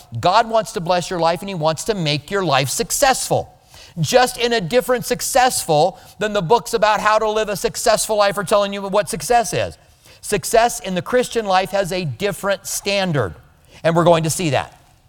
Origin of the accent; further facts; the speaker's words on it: Albuquerque, New Mexico, United States; I grew up in Albuquerque. Albuquerque has a great climate for cherries and apples. And we walked to school a mile in the snow both ways.